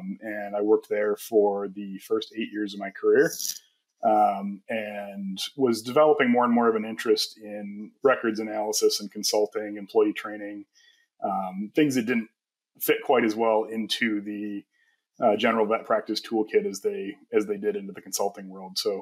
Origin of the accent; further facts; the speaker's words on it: East Coast, United States; I grew up on the East Coast and got exposed to agriculture through my cousin's ranch.